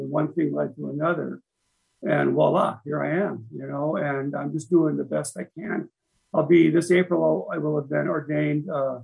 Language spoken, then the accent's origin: English; Port Angeles, Washington, United States; I started up in Port Angeles, Washington in the 1970s. I left the department. That's my hometown, too. That's up on the top of the Olympic Peninsula.